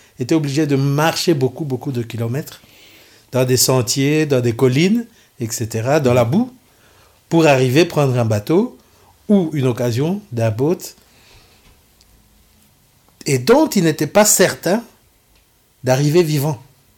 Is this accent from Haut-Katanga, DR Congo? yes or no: no; South Kivu, DR Congo; je suis un natif d'Ouidji. Pour ceux qui sont dans la région du sud Kivu, c'est Nabushujo-Kuidju. Donc là, ils comprennent la langue. Oui. Donc je suis un pur jus. Et qu'est-ce qu'il y a à dire en plus? Je parle bien entendu le swahili normalement, naturellement.